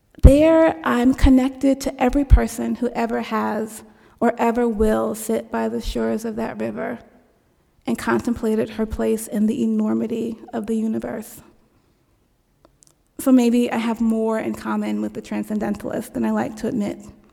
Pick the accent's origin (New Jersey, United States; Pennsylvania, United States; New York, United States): New Jersey, United States; Jersey City; also born or lived in East Orange; I grew up in Jersey City and East Orange.